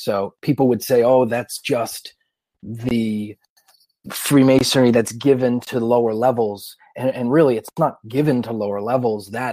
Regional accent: Boston, Massachusetts, United States; also born or lived in Cambridge; now in North Carolina, United States; I am from Boston, the hub, and I found my path in Boston. I lived there my whole life. I was born and raised there. My family's been there for years. And I was raised in Cambridge.

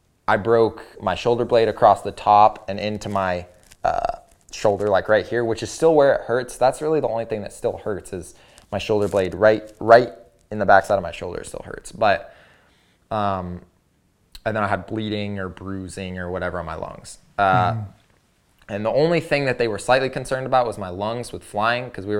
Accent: Missouri, United States; also born or lived in Oklahoma; I'm from Missouri, and then spent time in Oklahoma

